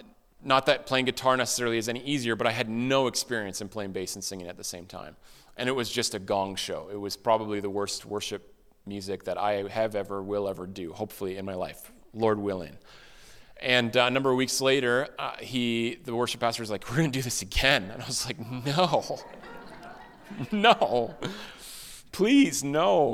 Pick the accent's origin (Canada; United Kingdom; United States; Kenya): Canada; Ontario; I'm from Ontario, and Ontarians don't know anything about Alberta.